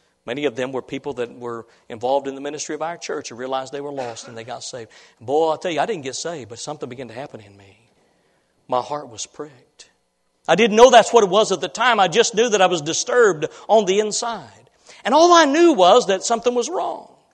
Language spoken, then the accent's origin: English; Illinois, United States; When I was growing up in the little church where I grew up in Illinois